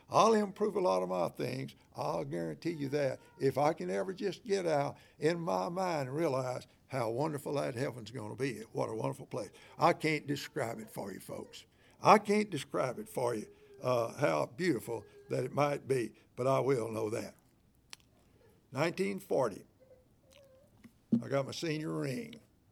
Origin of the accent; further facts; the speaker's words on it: Waco, Texas, United States; I was born and raised down in Texas. We lived there on a street there, McFerrin, I believe it was, in Waco.